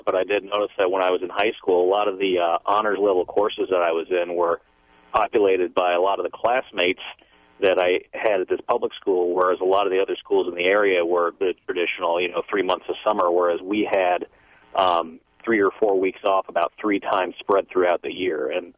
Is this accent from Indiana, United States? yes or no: yes; Indianapolis, Indiana, United States; now in Madison, United States; When I was a kid and growing up in Indianapolis, I actually went to one of the first public schools that was year-round